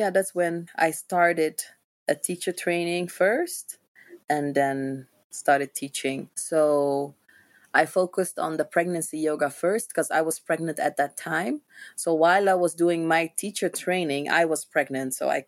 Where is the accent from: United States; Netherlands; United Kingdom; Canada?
Netherlands; also born or lived in Ethiopia; I was adopted from Ethiopia to the Netherlands. And I was raised in the Netherlands.